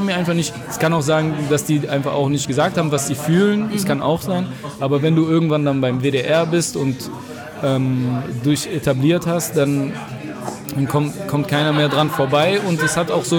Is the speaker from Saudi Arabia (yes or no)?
yes; Saudi Arabia; Ich komme aus Saudi-Arabien.